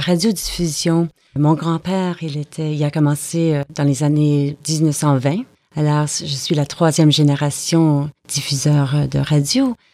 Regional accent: Quebec, Canada; C'est comme dire, je suis québécoise et vous êtes française.

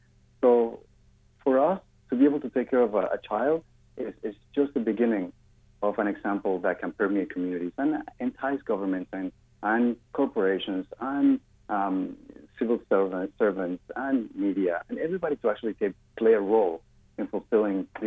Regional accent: Panama; I'm originally from Panama, and the first time I saw a child with a cleft lip or in a cleft palate was back in 1992

